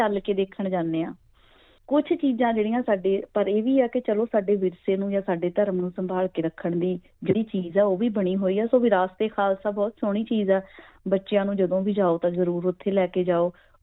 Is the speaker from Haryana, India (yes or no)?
no; Punjab, India; ਸਾਡਾ ਪਿੰਡ ਅੰਮ੍ਰਿਤਸਰ ਤੋਂ ਕੋਈ ਮੈਨੂੰ ਲੱਗਦਾ ਕਿ 30-40 ਕਿਲੋਮੀਟਰ ਤੇ ਹੋਣਾ ਹੈ